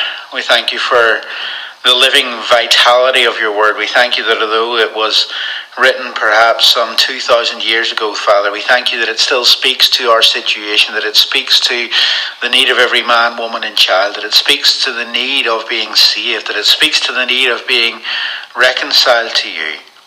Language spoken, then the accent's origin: English; Carrickfergus, Northern Ireland, United Kingdom; The place I grew up in Northern Ireland, it was a little place called Carrickfergus.